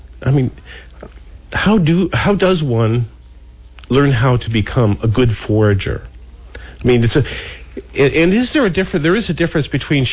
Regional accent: Montana, United States; I was raised in Montana.

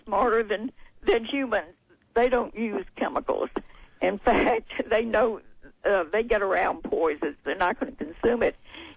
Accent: Atlanta, Georgia, United States; accent: Georgia; Yes, I'm from Atlanta, Georgia.

